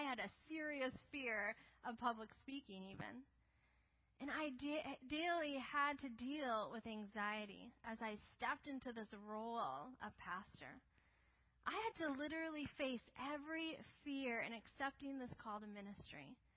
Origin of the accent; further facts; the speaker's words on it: Minnesota, United States; I already know what snow is like because I grew up here in Minnesota.